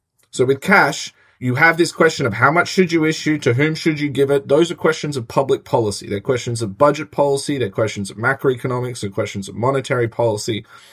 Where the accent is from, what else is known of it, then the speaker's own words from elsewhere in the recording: Australia; now in United States; Well, I'm an Australian and I can't vote